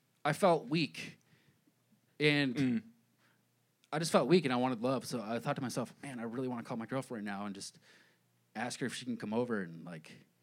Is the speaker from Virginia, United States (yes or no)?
no; Boston, Massachusetts, United States; And I'm from Boston.